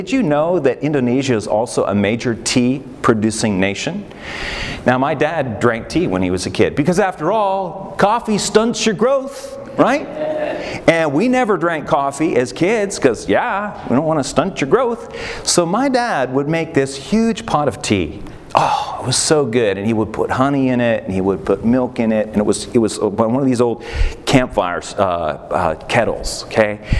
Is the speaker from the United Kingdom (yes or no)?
no; Canada; Now, I grew up in Canada